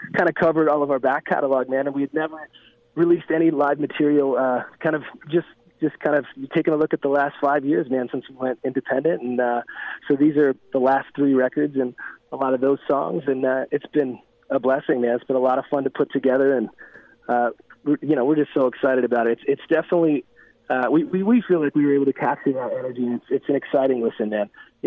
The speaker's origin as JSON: {"language": "English", "town": "Peterborough", "region": "Ontario", "country": "Canada", "tie": "born or raised there", "said": "I'm in my hometown, actually, of Peterborough, Ontario, Canada."}